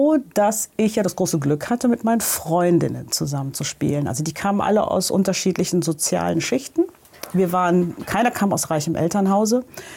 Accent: Cologne, North Rhine-Westphalia, Germany; born there; Mein Papa kam aus Kenia, aus Kisi, also aus dem südlichen Teil Kenias. Ich bin in Köln geboren, wie ich finde, in der schönsten Stadt des Universums

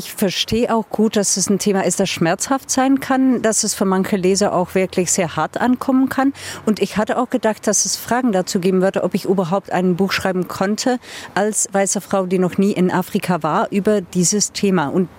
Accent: Flanders, Belgium; German is a second language; Ja, ich komme aus Flandern. Also das Unterschied zwischen den Niederlanden und Flandern ist, dass wir alles weich machen, was sie hart machen.

